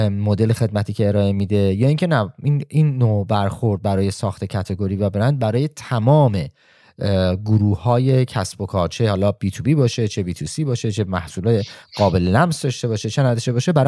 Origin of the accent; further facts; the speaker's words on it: Iran; moved away; من چون واقعا زیاد ایران و الان حدود 7-8 سال ایران نیستم